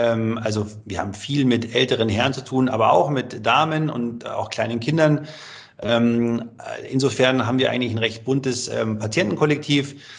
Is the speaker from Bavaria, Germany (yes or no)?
yes; Rosenheim, Bavaria, Germany; Ich komme aus Rosenheim